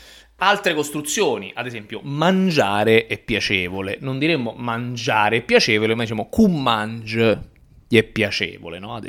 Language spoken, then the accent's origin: Italian; Taranto, Apulia, Italy; accent: Tarantino; E quindi col dialetto tarantino iniziamo a vedere un po' di roba greca nel nostro dialetto.